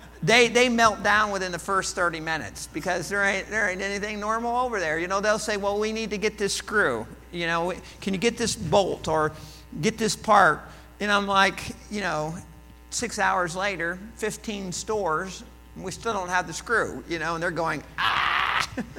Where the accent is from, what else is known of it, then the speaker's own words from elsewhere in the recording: United States; As an American, I can go most places without a visa.